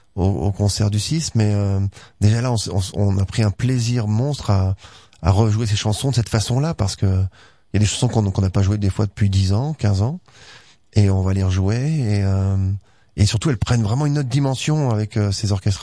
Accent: Auchel, Hauts-de-France, France; born there; Il y a Auchel, ma ville natale, en avril.

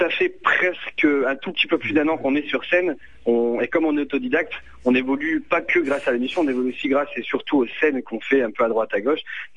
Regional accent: Lille, Hauts-de-France, France; parce que comme on vient de Lille et qu'on est considéré avoir à Lille dans le Nord le meilleur public de France

